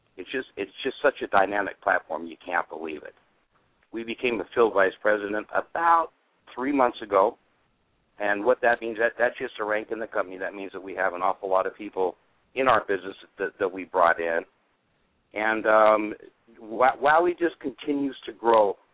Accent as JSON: {"language": "English", "town": "Las Vegas", "region": "Nevada", "country": "United States", "said": "Sure. I'm from Las Vegas, Nevada."}